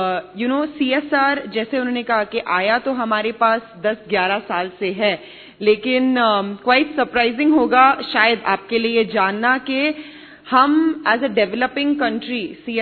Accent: Pune, Maharashtra, India; मैं पुणे से आई हूं

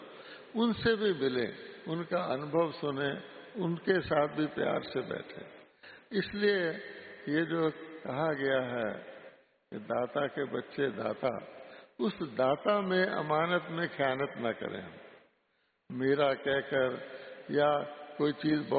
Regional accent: West Bengal, India; यानी माउंट आबू में भी मैं बंगाली हूँ तो बंगाल वाले घूम रहे हैं

